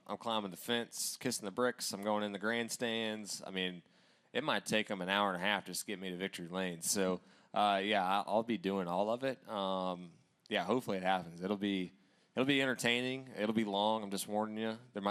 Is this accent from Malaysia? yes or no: no; Indiana, United States; And then just my hometown, like Lawrence County in general, there's a lot of people that normally will drive up from Lawrence County for this race.